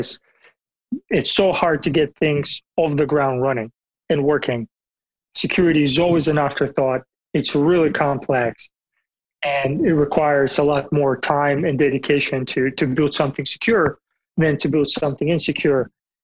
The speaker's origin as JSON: {"language": "English", "country": "Bulgaria", "said": "I'm from Bulgaria originally, in Eastern Europe."}